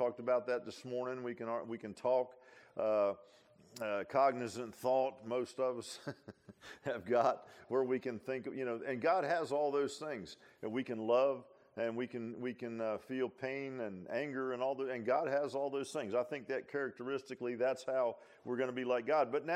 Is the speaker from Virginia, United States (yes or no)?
yes; Virginia Beach, Virginia, United States; I grew up in Virginia Beach and I lived at the ocean